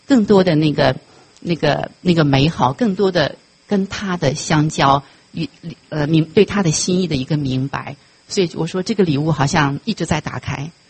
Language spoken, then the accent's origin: Chinese; China; 我们两个结婚的时候，我们是在中国，我们那会儿都没有认识神，所以我想我们后来来到这边认识神